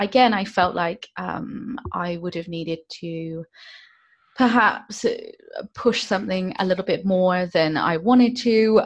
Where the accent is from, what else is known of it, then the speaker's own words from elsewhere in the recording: Bridgwater, South West England, United Kingdom; I was born in I was raised in Bridgewater in Somerset, so quite near Stonehenge.